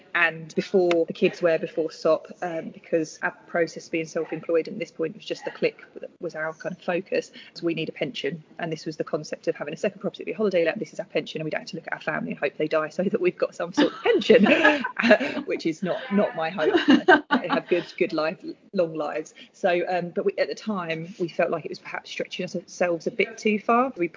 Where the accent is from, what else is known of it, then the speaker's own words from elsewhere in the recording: East of England, United Kingdom; So you might be able to tell I'm not from Norfolk. I'm from Essex.